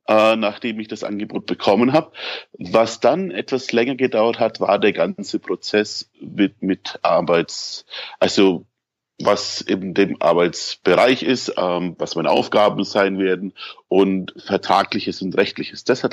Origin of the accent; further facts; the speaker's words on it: Nuremberg, Bavaria, Germany; ich komme gebürtig aus Nürnberg und bin seit meinem 17. Lebensjahr eigentlich auf Achse in der Hotellerie und Gastronomie